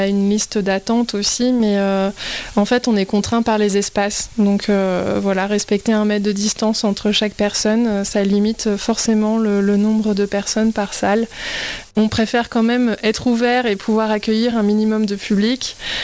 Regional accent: Provence-Alpes-Côte d'Azur, France; j'ai grandi plutôt dans le Var, étant enfant et adolescente, donc je connais déjà quand même un peu la région.

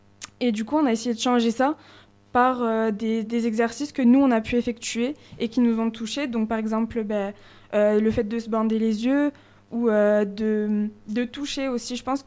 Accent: Pertuis, Provence-Alpes-Côte d'Azur, France; je sais que par exemple, chez moi à Pertuis, quand il y a un feu d'artifice

